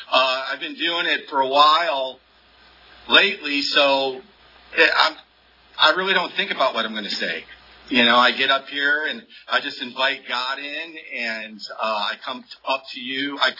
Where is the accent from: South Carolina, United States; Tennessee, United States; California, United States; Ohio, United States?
Ohio, United States; Toledo; moved away as an adult; Yeah, I'm from Toledo, Ohio. I've actually been in this area longer than I was in Toledo. I moved here when I was 19.